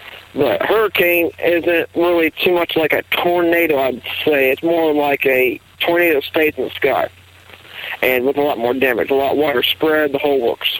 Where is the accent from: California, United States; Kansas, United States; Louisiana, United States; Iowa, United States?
Kansas, United States; Now, if somebody says something, since I'm from Northwest Kansas and I know more about tornadoes and stuff like that, a tornado is nothing like a hurricane.